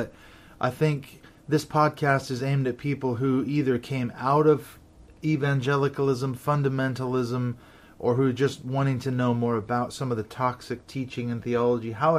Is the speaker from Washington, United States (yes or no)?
yes; Seattle, Washington, United States; So, yeah, both Valerie and I were raised in the Seattle, Washington area.